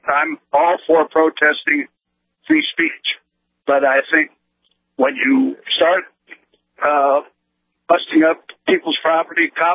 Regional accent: the Dakotas, United States; I'm from Dakotas, and I'm pretty familiar with, like, got several friends up there

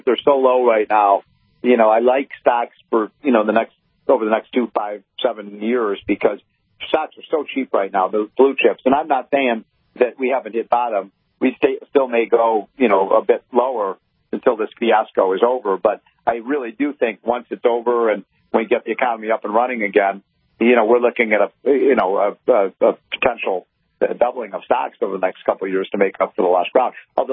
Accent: Illinois, United States; or even where I grew up in Illinois outside of the Chicago area

